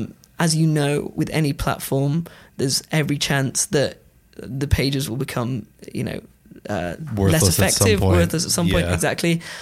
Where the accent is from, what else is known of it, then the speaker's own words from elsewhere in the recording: Manchester, North West England, United Kingdom; because I grew up in Manchester. My family home was there.